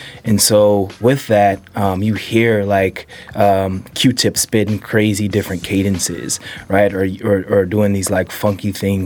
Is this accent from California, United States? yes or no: yes; Oakland, California, United States; Yeah, so pretty much half of my time was spent in East Oakland. The other half was in West Oakland.